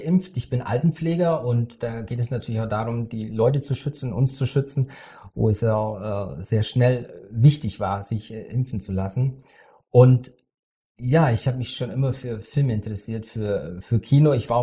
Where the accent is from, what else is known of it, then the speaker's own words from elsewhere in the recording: Krumbach, Bavaria, Germany; Ich komme aus Bayern, also aus Krumbach, das liegt zwischen Augsburg und Ulm.